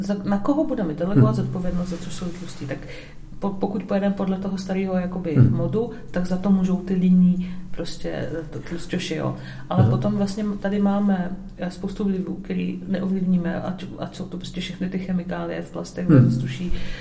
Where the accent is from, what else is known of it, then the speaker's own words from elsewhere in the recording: Algeria; now in Czech Republic; já jsem vyrostla v Alžírsku, vlastně můj táta je Sudánec, ale žili jsme v Alžírsku